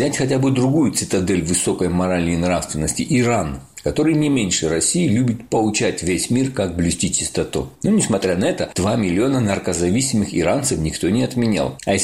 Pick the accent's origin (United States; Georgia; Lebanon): Georgia; Abkhazia; я вырос в Абхазии на курортном побережье